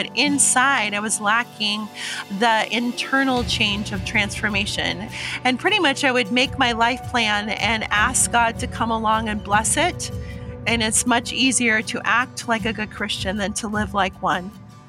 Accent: Omaha, Nebraska, United States; I grew up in Omaha, Nebraska, and I was pretty much a free-range child.

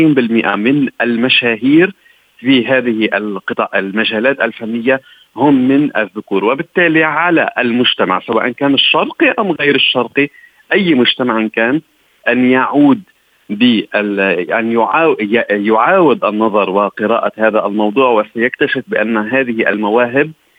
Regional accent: Lebanon; يعني على سبيل المثال أنا من لبنان

